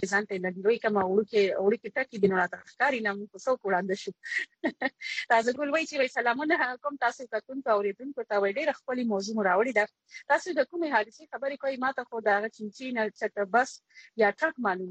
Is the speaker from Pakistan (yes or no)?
yes; Karachi, Sindh, Pakistan; زه خو په کراچۍ کې پیدا لوي شو